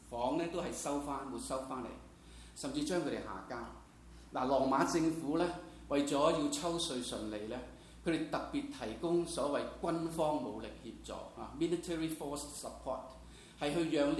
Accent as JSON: {"language": "Chinese", "region": "Guangdong", "country": "China", "said": "我们广东人说，哇，这个位置是一个肥缺"}